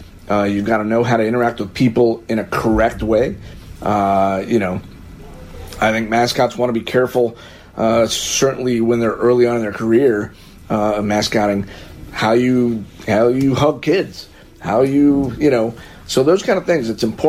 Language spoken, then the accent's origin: English; Florida, United States; I'm from Florida, and they have trains. You know, there are trains in Florida.